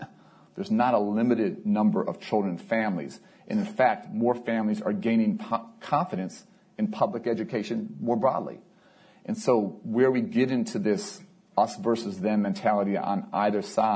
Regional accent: Chicago, Illinois, United States; You see other cities, including, unfortunately, my hometown of Chicago, where there's so much animosity, where there's so much strife, and people are voting with their feet and moving out

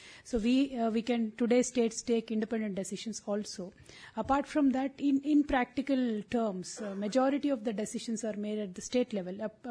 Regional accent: Telangana, India; I'm from Telangana, but our common language is either Hindi or English. I don't understand Assamese, he doesn't understand Telugu.

